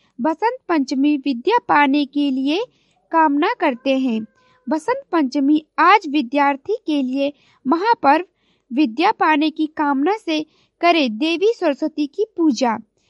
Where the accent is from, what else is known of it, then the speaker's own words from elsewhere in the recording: Uttar Pradesh, India; और मैं गोंडा जिले से हूँ।